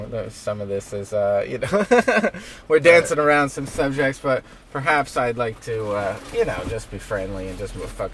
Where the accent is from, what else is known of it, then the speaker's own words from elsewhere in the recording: New Jersey, United States; People they think I'm a Jewish grandma. I say I'm from New Jersey.